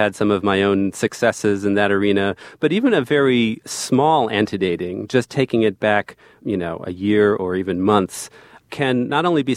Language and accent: English; New Jersey, United States; I was also born and raised in New Jersey.